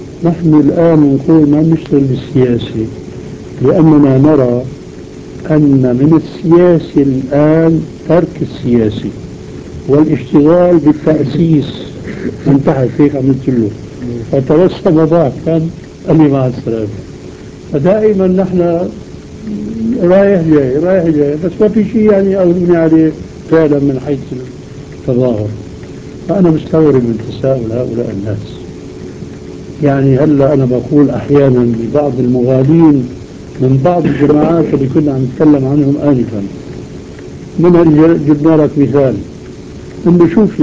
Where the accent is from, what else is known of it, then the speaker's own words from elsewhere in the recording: Syria; مثل ما بيقولوا الشوام عندنا في الشام